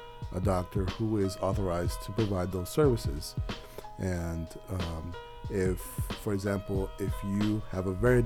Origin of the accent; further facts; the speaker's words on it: Norwalk, United States; I remember our home in Norwalk, growing up on Ely Avenue, it was a home where many of not only our family members came to for the first time